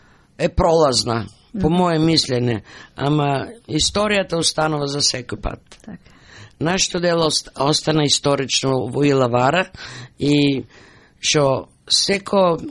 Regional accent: Strumica, Southeastern, North Macedonia; now in Australia; Јас сум од Срумичко, од голема фамилија, јас бек 10-та во фамилијата

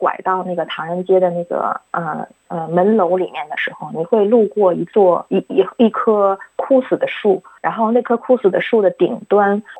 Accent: China; 我们中国人走到一个地方会像树一样扎根

